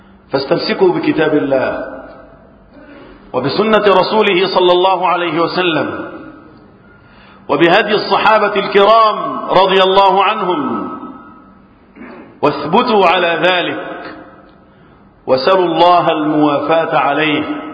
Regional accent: Egypt; اللهم احفظ بلدنا مصر وسائر بلاد

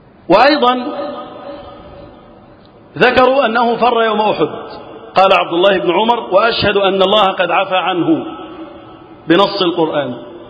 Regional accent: Egypt; اللهم احفظ بلدنا مصر وسائر بلاد المسلمين من الفتن

